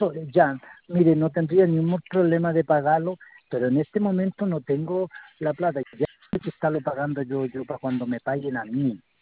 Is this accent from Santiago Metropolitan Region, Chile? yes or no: no; San Fernando, O'Higgins, Chile; porque yo soy de acá de San Fernando.